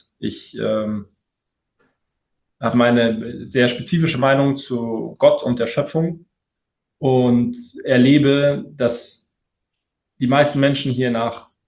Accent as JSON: {"language": "German", "town": "Munich", "region": "Bavaria", "country": "Germany", "said": "Nee, ich bin Münchner und bin dann nach Köln fürs Studium"}